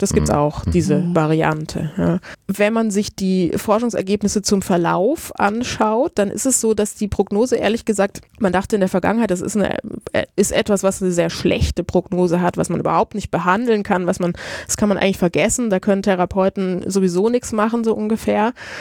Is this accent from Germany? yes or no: no; Italy; Ich komme aus Italien